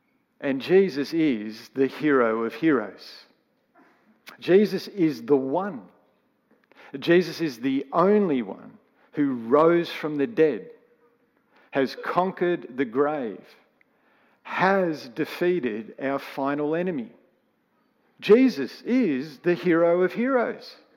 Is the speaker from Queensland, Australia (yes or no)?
no; Wollongong, New South Wales, Australia; You see, I'm from Wollongong.